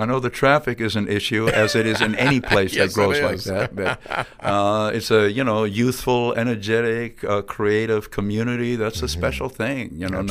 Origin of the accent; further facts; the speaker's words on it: Germany; I was a kid growing up in West Germany. I came across American rock and roll on the Armed Forces Radio Network, heard things like